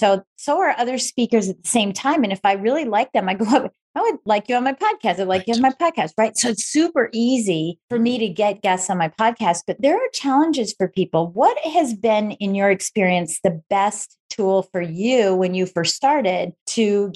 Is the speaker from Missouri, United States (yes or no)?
no; Michigan, United States; That's because we're both from Michigan.